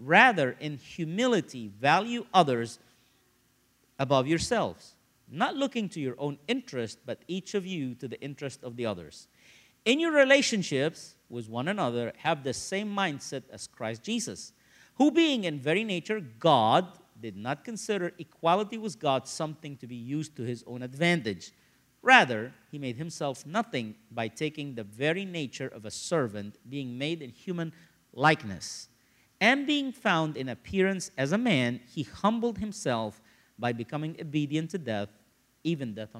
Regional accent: Cairo, Cairo Governorate, Egypt; See, as I grew up in Cairo, a city of 28 million people, my dad worked two jobs, my mom was busy, I'm an only child.

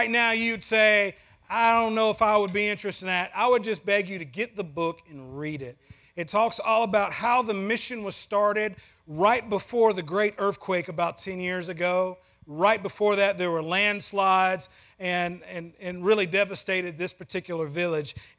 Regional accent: Tennessee, United States; I'm a Tennessean. I grew up in West Tennessee, very rural Tennessee.

